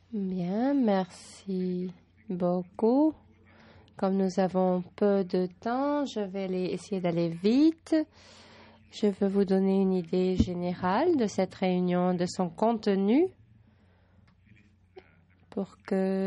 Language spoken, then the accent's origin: French; Chile; Je viens du Chili.